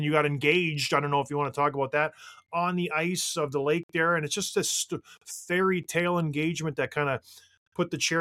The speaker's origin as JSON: {"language": "English", "town": "St. Catharines", "region": "Ontario", "country": "Canada", "tie": "born or raised there", "said": "I grew up in St. Catharines, Ontario."}